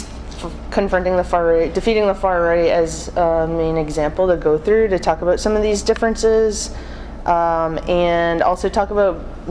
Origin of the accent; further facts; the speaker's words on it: Boston, Massachusetts, United States; Hey, comrades. … from Boston.